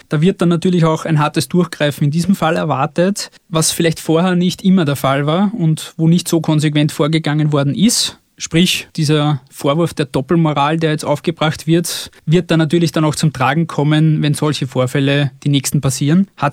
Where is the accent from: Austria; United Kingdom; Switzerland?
Austria